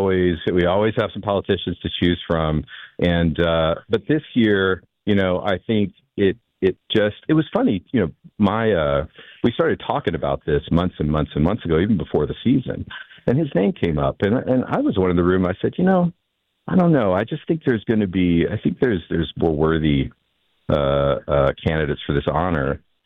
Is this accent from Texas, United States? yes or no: yes; Dallas, Texas, United States; I mean, you know, I grew up a Cowboys fan. I growing up in Dallas